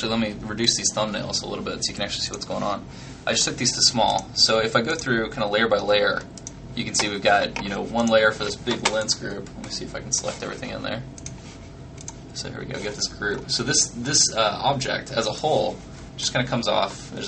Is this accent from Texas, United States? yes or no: yes; College Station, Texas, United States; Yeah, I'm from Texas.